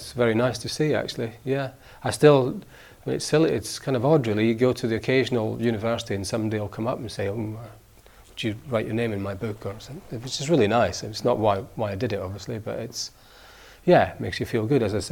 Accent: Scotland, United Kingdom; moved away as an adult; I'm Scottish, actually. I'm not from Manchester. And I went to Manchester because...

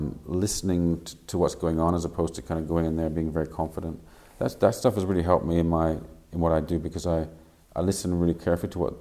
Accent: Canada; accent: English Canadian; now in Australia; I seem to have maintained my English Canadian accent.

